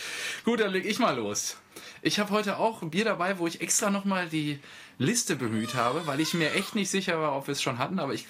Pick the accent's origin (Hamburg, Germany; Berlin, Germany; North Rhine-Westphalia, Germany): North Rhine-Westphalia, Germany; Übbenhagen; Also du kennst das Kaff, in dem ich aufgewachsen bin